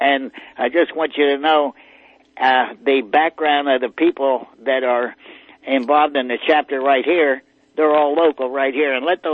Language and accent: English; Pennsylvania, United States; but I'm from Pennsylvania, and, you know, they're very active in Pennsylvania and New Jersey and New York